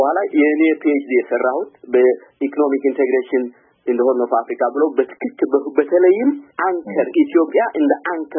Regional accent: Keren, Anseba, Eritrea; እኔ በዛው ጦርነት ጊዜ ተወልጄ በዛ ጦርነት ጊዜ ያደኩ ሰው ነኝ እኔ ያደኩበት አካባቢ ብዙ ጊዜ እኔ የኖርኩበት ከረን የሚባል አካባቢ ነው

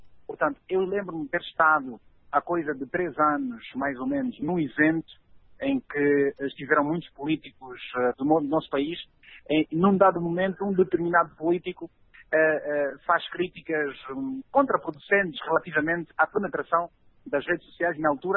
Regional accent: Malanje, Angola; Estou a falar em direto a partir de Malanje, a minha terra, portanto o gozo é diferente.

